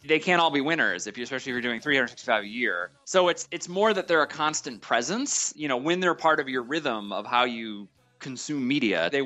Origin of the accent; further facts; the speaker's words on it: Buffalo, New York, United States; It's like I grew up in Buffalo, and there were some comics that ran in the Courier Express, and there were some that ran in the Buffalo News.